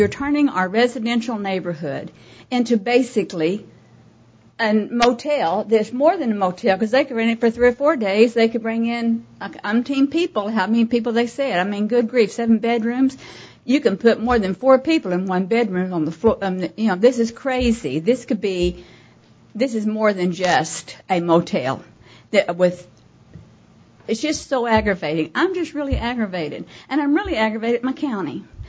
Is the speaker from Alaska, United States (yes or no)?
no; Arkansas, United States; also born or lived in Denver; now in Branson, United States; we came here from Denver to retire in Branson, Missouri. I'm close to Arkansas, where I'm from, to my children.